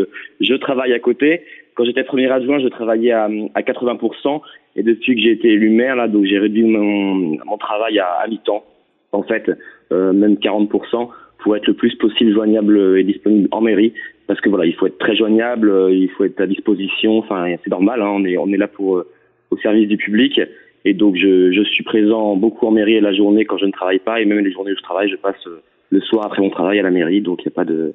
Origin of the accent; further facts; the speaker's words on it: Carantoir, Brittany, France; j'ai toujours habité à Carantoir, j'étais à l'école à Carantoir, au collège à Agassiz à côté, ou après au lycée à Puermel. Donc voilà, moi je suis de Carantoir, j'aime beaucoup ma commune.